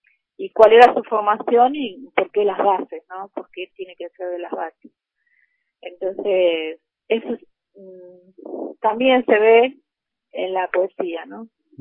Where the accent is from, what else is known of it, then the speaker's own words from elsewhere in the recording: Quilmes Oeste, Buenos Aires, Argentina; bueno, me crié en Quilmes Oeste, barrios populares